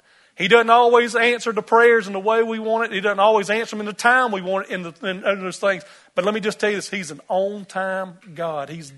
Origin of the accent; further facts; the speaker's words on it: Bible Belt, United States; You see, too often growing up in the Bible Belt here, we know a lot about Jesus.